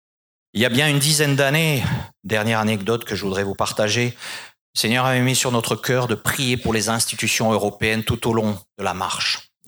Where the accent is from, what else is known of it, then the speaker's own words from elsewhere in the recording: Strasbourg, Grand Est, France; je dis mes ancêtres parce que je suis strasbourgeois